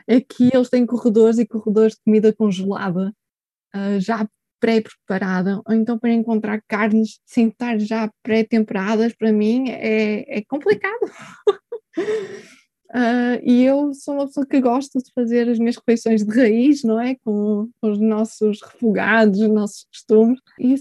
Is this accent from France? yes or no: no; Portugal; now in Norway; Eu continuo a reclamar como portuguesa em relação aos noruegueses